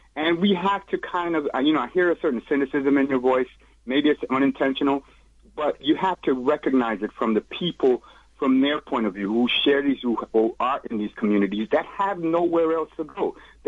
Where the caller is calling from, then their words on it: Brooklyn, New York, United States; I'm calling from Brooklyn.